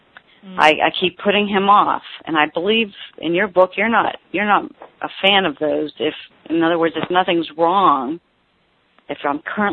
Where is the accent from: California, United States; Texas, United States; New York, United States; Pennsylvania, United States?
Pennsylvania, United States; Pittsburgh; I'm from Pittsburgh.